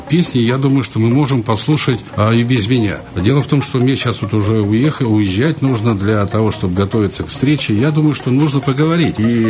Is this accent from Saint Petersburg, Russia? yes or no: no; Vologda, Vologda Oblast, Russia; я родился в Читинской области, там же учился, в Вологде я, значит, вырос.